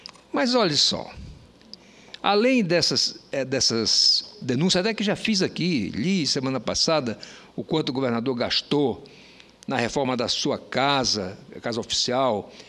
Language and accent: Portuguese; Roraima, Brazil; como roraimense, como um senador de Roraima e não um senador por Roraima apenas